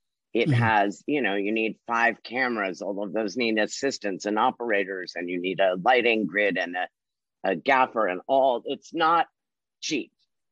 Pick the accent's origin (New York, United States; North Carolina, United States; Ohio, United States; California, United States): New York, United States; I grew up in New York, and, you know, obviously The Daily Show started there.